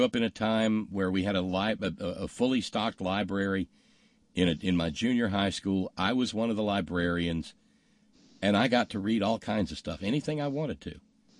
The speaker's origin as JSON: {"language": "English", "region": "Alabama", "country": "United States", "tie": "born or raised there", "said": "Well, because where I grew up in Alabama in that time was still a place that prided itself on its educational system"}